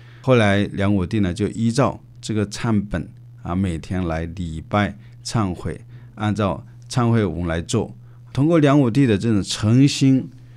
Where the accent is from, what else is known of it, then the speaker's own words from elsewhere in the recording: China; 包括呢我们中国人，包括我们中国佛教徒非常强调吃素